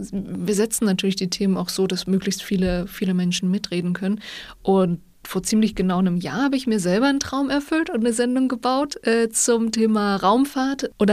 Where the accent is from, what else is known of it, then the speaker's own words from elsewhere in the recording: Ballrode, Saxony, Germany; Also ich komme aus Ballrode bei Torgau. Das ist schon ein größeres Dorf.